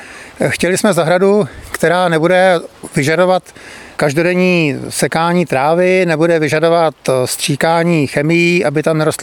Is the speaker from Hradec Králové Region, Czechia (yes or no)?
yes; Hradec Králové, Hradec Králové Region, Czechia; protože oba s manželkou pocházíme z Hradce Králové. Já jsem z paneláku, manželka je vlastně z domu uvnitř města